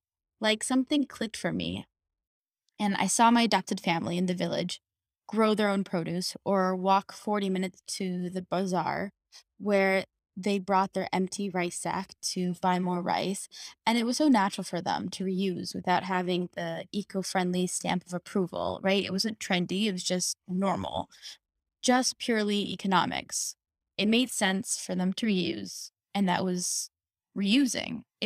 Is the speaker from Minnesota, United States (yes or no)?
no; San Diego, California, United States; I am from San Diego, California, meaning that my family had a compost in the backyard, but also we shopped exclusively at Costco